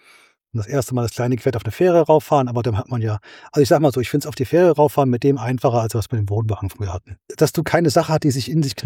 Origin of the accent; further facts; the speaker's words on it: Fulda, Hesse, Germany; Und dann sind wir auch über Fulda gefahren. Das ist so meine alte Heimat. Ich bin ja geborener Hesse.